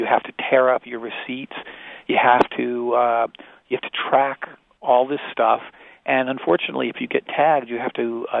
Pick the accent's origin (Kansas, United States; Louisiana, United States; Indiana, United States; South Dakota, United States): Indiana, United States; I'm from Indiana, and I grew up, like everybody else, hearing about – you know, pollution in Gary, Indiana